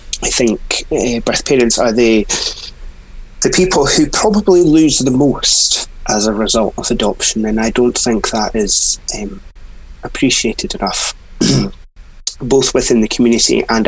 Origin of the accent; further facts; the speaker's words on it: Inverness, Scotland, United Kingdom; born there; So I was born in April 1992, up in a place called Inverness, which is in the north of Scotland, not as far north as you can go, but quite north. It's quite cold and wet up there.